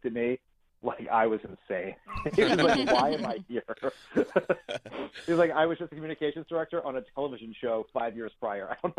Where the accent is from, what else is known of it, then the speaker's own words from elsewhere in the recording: Delaware, United States; but I'm also from Delaware, so he's been my senator my whole life, and he's very proud of all the Delawareans that have made it into the White House.